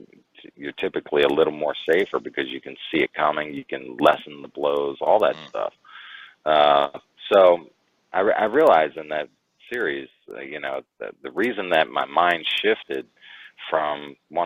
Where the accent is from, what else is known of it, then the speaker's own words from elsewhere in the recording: Baltimore, Maryland, United States; I grew up in Brooklyn, Baltimore. It's a really rough area.